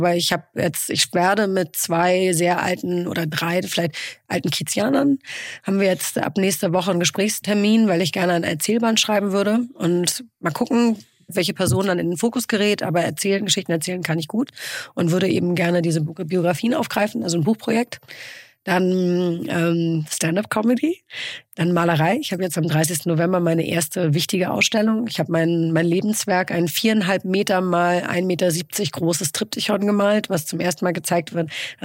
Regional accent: Hamburg, Germany; Das ist wie übrigens als Hamburger, man sagt nur Moin Moin, wenn man aus der Arbeiterklasse kommt.

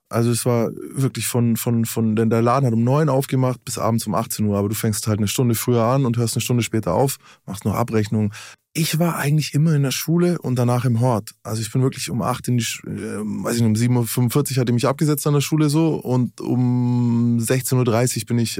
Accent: Nuremberg, Bavaria, Germany; Ich komme aus Nürnberg, ja.

